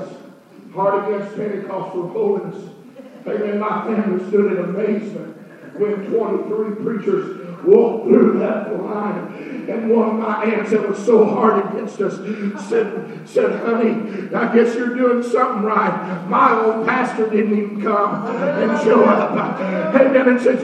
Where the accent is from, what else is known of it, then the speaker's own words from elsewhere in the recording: Kentucky, United States; And I came all the way from Kentucky to tell somebody